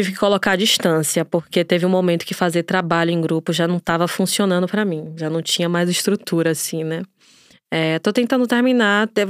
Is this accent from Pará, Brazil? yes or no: no; Feira de Santana, Bahia, Brazil; eu sou cantora, compositora, venho de Feira de Santana, interior da Bahia.